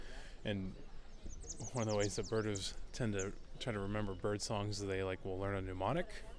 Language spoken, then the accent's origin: English; Kansas City, United States; now in Champaign, United States; I'm from Kansas City, and I currently live in Champaign, Illinois.